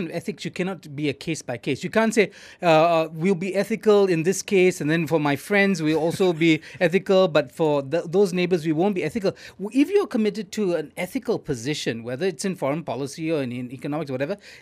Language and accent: English; Malaysia; As a Malaysian, do I want my country and our leaders to be, you know, convenient in their choice of who they ally